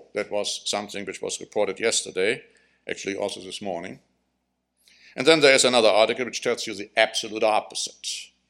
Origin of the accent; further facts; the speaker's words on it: Germany; I mean, when I grew up in Germany